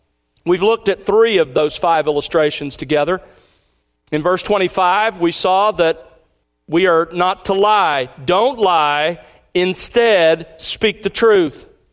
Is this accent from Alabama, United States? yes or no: yes; Alabama, United States; Now, I can quote her because I'm from Alabama.